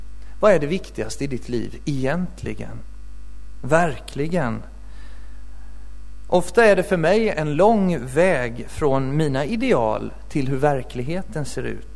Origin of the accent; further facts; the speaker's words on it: Småland, Sweden; Ska jag säga att jag kommer från Småland?